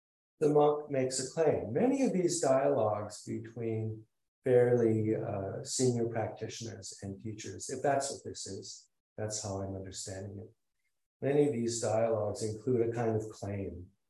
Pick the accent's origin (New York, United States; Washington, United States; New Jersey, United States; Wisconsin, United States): Washington, United States; Seattle; born there; I can say I was born in Seattle, but I have no memory of that.